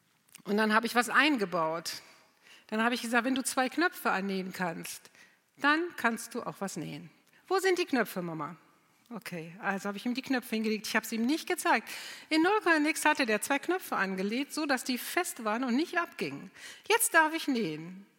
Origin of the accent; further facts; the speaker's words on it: Krefeld, North Rhine-Westphalia, Germany; also ich komme aus Krefeld, das liegt links vom Rhein, Düsseldorf rechts vom Rhein